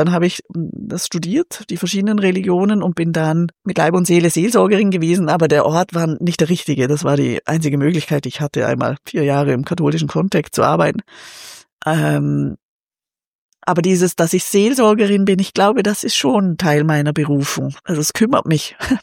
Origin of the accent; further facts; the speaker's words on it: Liechtenstein; Also die Prägung war katholisch und so Kirche. Ich bin in Liechtenstein aufgewachsen, aber war viel draußen.